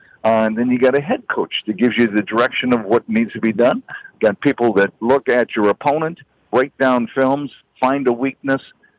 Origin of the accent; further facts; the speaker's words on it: Wisconsin, United States; American Legion been a big part of my life, maybe a lot of people's lives, when I was growing up in Wisconsin.